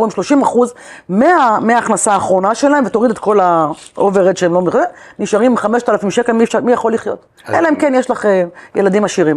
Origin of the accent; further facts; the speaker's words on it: Ashdod, Southern District, Israel; במוצא שלי אני מרוקאית, מאשדוד, ומגיעה מהפריפריה